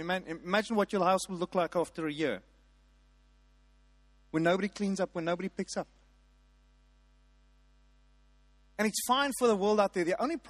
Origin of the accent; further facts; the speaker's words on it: South Africa; There's something rotten about being South African. I'm patriotic. I love the country.